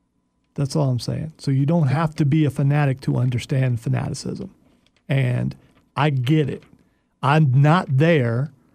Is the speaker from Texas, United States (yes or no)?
no; Ohio, United States; you know I'm also from Ohio, so I'm a Buckeyes fan.